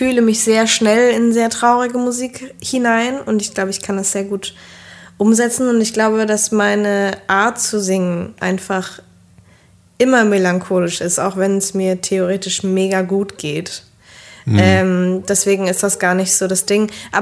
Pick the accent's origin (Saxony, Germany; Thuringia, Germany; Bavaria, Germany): Bavaria, Germany; Prien am Chiemsee; also Prien hat irgendwie 10.000, 11.000 Einwohner oder sowas. Und es ist schon irgendwie jetzt ein kleines Kleinstädtchen.